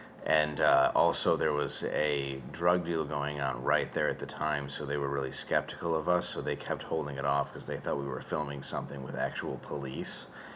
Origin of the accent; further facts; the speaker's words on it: Grosse Pointe Woods, Michigan, United States; I grew up in, Detroit, Michigan. I grew up in Grosse Pointe Woods, which is this, like, enclave of Detroit where it's sort of middle to upper class.